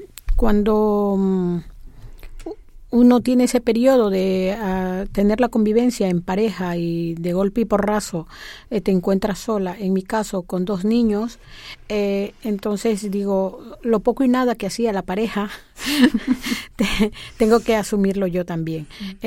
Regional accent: Ecuador; Yo soy de origen latino, soy ecuatoriana

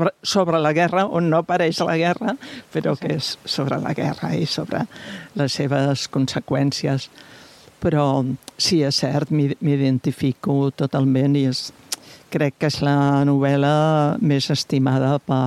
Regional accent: Catalonia, Spain; com que jo soc de poble, soc del Pallars, aquestes autores que han viscut també en zones rurals

